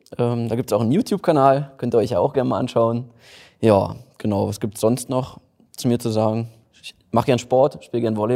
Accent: Brandenburg, Germany; now in Berlin, Germany; Also ich komme ja ursprünglich aus Brandenburg. Da bin ich zur Schule gegangen

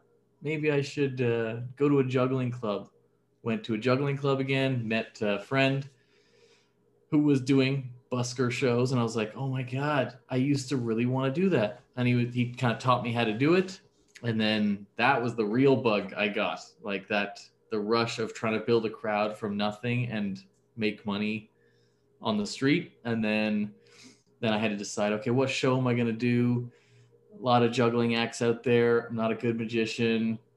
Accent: Halifax, Nova Scotia, Canada; So I saw this when I was a kid growing up in Halifax.

